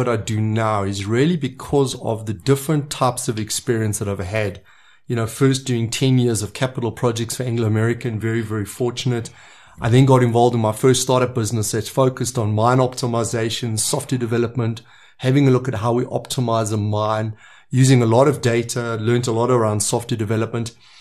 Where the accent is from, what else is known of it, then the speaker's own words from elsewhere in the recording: Johannesburg, Gauteng, South Africa; also born or lived in Eastern Cape; And I was born in the Eastern Cape, I went to school in Johannesburg, and then I went and did a degree in civil engineering.